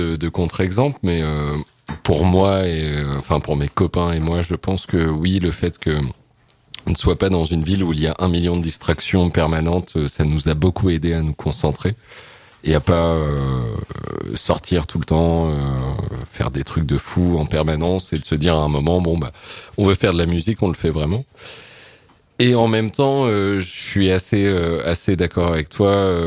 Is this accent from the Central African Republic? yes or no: no; Évreux, Normandy, France; Ce qui est sûr, c'est que on vient d'Évreux, et puis on pourrait être sur le toit du monde, on viendra toujours d'Évreux